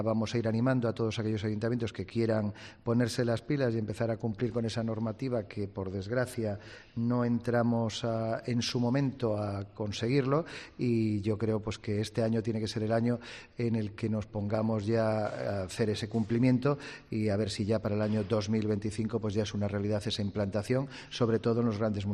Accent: Penagos, Cantabria, Spain; La verdad que estamos en mi pueblo, estamos en mi ayuntamiento, yo que soy de Penagos

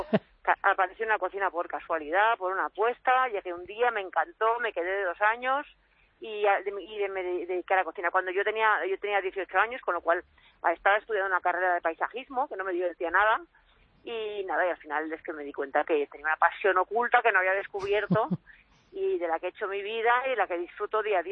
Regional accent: Spain; Y yo me siento súper española, pero española normal.

